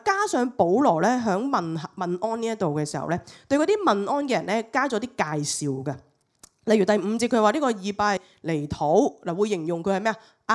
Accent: Hong Kong; 完全不符合我們香港人的經濟原則

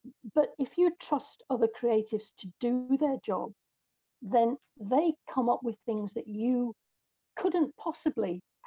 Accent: England, United Kingdom; now in Scotland; I live in Scotland. You can tell from my voice probably that I'm English. I live in Scotland

